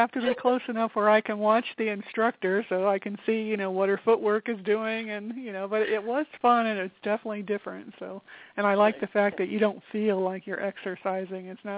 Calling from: Colorado, United States; I'm calling from Colorado.

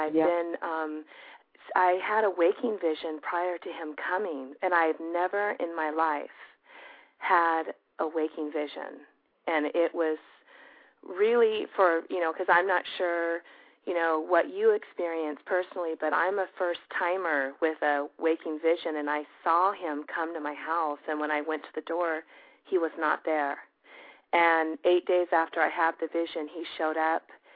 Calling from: Salinas, California, United States; I'm calling from California, Salinas, California.

